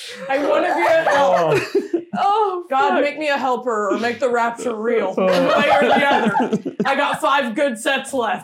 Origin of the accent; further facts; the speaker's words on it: Indiana, United States; I'm from Indiana. We said stuff. And I'm 40, you know?